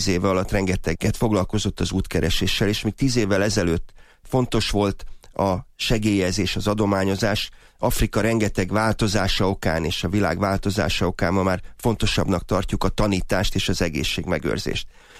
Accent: Szerencs, Borsod-Abaúj-Zemplén, Hungary; szűkebb szülőhazám Szerencs környékén

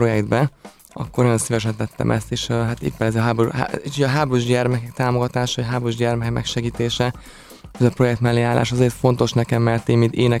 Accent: Germany; szokták rám mondani, hogy kozmopolita vagyok, mert Németországban nőttem fel, Franciaországban diplomáztam

